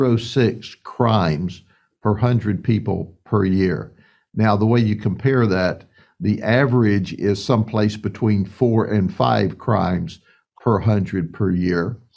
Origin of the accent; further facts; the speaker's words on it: Lakeland, Florida, United States; I was born and raised here in the county, in Polk County, in Lakeland.